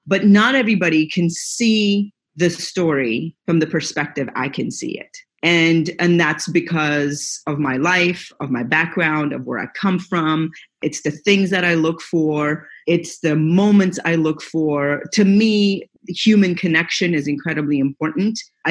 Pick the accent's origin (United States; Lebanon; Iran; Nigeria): Iran; I grew up in Iran